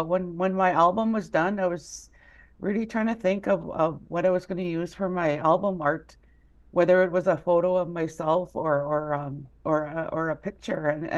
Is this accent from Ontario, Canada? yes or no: no; Manitoba, Canada; Okay, well, I'm from Apaskarak Cree Nation. That's in Treaty 5 territory in northern Manitoba. It's a six-hour drive up north from our capital city of Winnipeg, Manitoba.